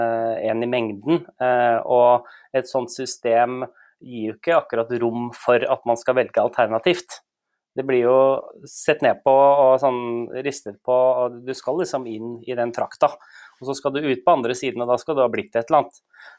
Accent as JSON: {"language": "Norwegian", "country": "Japan", "tie": "born or raised there", "also_born_or_lived": "United States", "said": "Jeg vokste delvis opp i Japan med Power Rangers og Godzilla. Født i USA"}